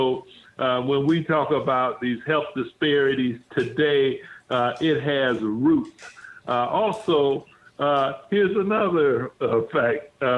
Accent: Sandusky, Ohio, United States; Okay, well, born and raised in Sandusky, Ohio.

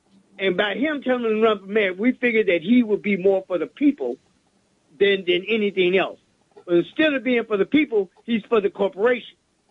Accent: Chicago, Illinois, United States; now in Benton Harbor, United States; Well, I'm actually from Chicago. I was born and raised in the city of Chicago.

